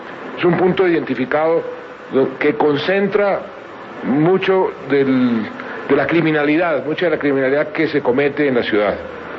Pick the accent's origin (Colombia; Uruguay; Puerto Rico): Colombia; Bogotá; yo soy bogotano